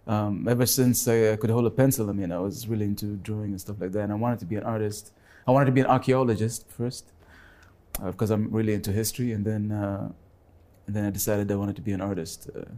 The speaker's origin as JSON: {"language": "English", "region": "Dubai", "country": "United Arab Emirates", "tie": "born or raised there", "said": "Childhood was growing up in Dubai when Sheikh Zayed was two lanes each side. Simple life."}